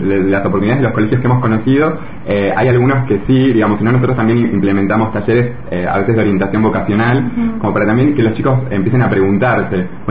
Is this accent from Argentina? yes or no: yes; Bariloche, Río Negro, Argentina; Fuimos al colegio juntos, somos del interior, de Bariloche, estudiamos juntos psicología